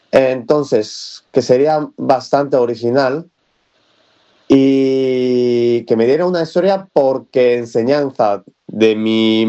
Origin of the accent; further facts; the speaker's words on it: Japan; Spanish is a second language; now in Spain; quien dice como nuestra mano, de mano de japoneses, que son bastante finas